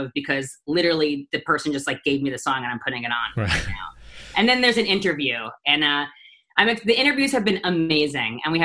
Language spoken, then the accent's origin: English; New York, United States; now in Los Angeles, United States; And then, you know, I'm a New Yorker, but I moved